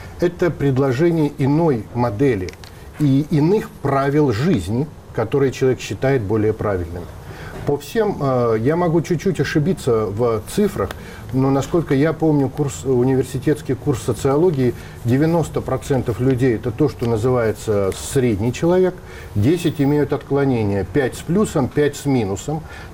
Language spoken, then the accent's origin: Russian; Siberia, Russia; Учитывая, что я сибиряк, имеющий прямые корни, восходящие к каторжанам, это просто со мной идет всю жизнь.